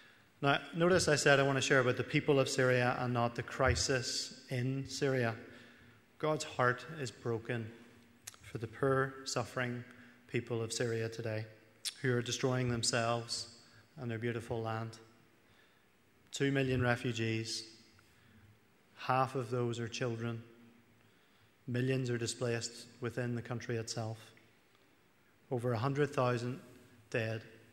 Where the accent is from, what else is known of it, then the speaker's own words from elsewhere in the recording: Bangor, Northern Ireland, United Kingdom; I am from Bangor. I went to Bangor Grammar